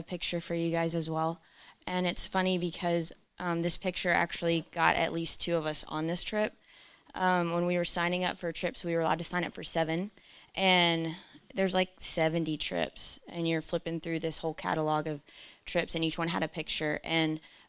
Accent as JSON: {"language": "English", "region": "Tennessee", "country": "United States", "moved": "yes", "said": "I'm from Tennessee and our trees look like broccoli."}